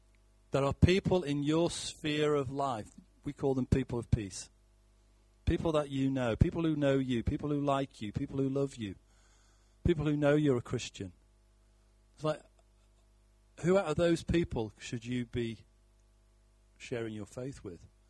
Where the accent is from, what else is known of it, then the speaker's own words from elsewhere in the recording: United Kingdom; because we're British.